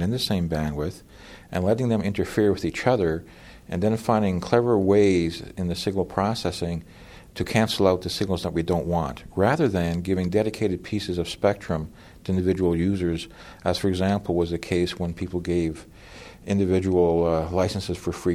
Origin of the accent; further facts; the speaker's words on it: Vancouver, British Columbia, Canada; now in Alberta, Canada; I grew up in Vancouver, and I did degrees at the University of British Columbia.